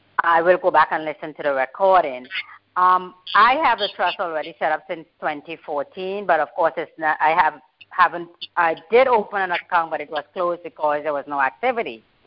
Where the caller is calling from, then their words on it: Florida, United States; I'm calling from Florida.